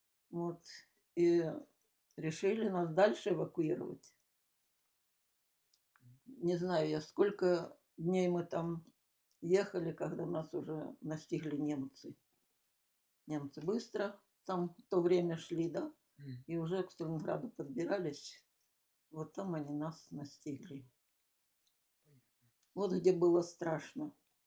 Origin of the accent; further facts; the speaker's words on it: Kherson Oblast, Ukraine; born there; Я родилась на Украине.